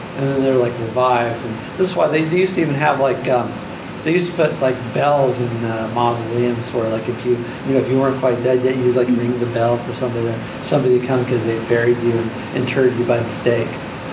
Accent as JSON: {"language": "English", "region": "Scotland", "country": "United Kingdom", "said": "because we're Scottish and we have these wakes."}